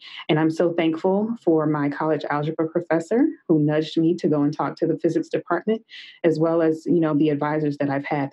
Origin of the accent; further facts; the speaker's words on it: Meridian, Mississippi, United States; I grew up in Meridian, Mississippi, and, you know, Mississippi is in Tornado Alley.